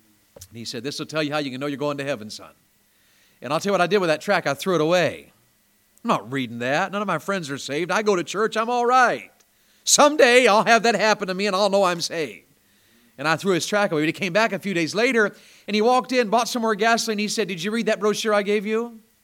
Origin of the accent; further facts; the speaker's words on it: Tennessee, United States; Now, if y'all here are like they are where I grew up in Tennessee